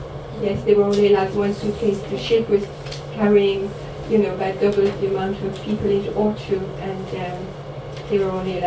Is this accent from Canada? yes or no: no; Paris, Île-de-France, France; English is a second language; For me, growing up in Paris, water came from the tap